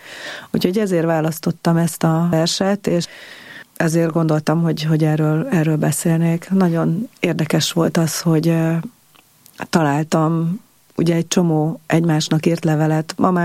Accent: Budafok, Budapest, Hungary; Egy csodálatosan szép kertje volt neki Budafokon. Félig ott nőttem fel, laktam is ott, meg hát sokat jártam nyilván a nagyszüleimhez

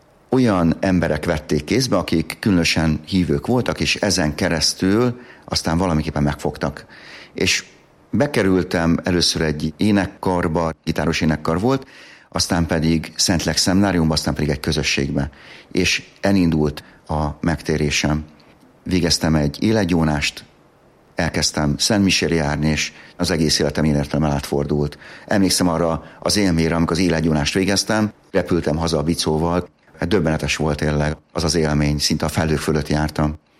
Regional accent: Tatabánya, Komárom-Esztergom, Hungary; also born or lived in Tata; Tatán születtem, Tatabányán nevelkedtem.

